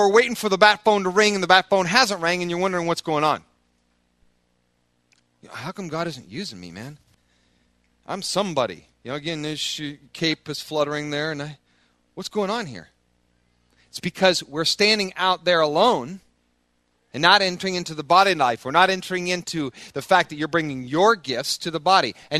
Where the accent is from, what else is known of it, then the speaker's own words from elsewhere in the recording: Midwest, United States; Who are you today? Well, I'm a Midwesterner.